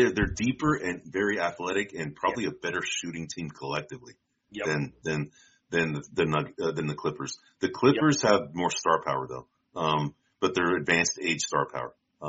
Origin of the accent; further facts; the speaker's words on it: San Francisco, California, United States; But, we use that moniker because we're both from San Francisco.